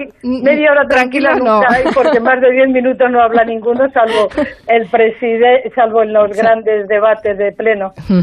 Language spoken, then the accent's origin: Spanish; Madrid, Community of Madrid, Spain; Yo soy de Madrid y, bueno, pues parece que todo el mundo tiene que hablar como tú